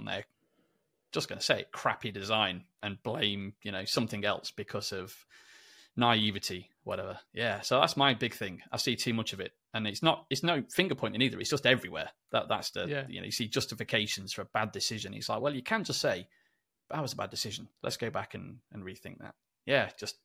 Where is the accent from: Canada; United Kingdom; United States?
United Kingdom; England; I'm English.